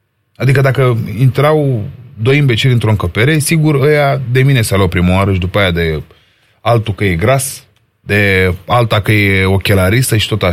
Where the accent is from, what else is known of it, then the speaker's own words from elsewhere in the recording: Berșina, Romania; Sunt un băiat care am crescut în Berșina.